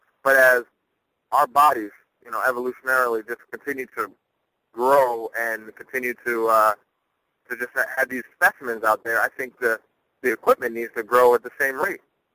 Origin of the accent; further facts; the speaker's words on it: New Jersey, United States; being a Northerner, a Yankee, from New Jersey, and going down to Florida State was a lot of fun.